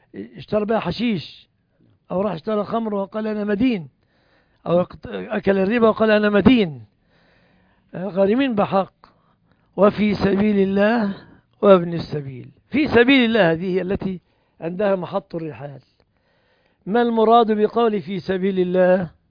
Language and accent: Arabic; Egypt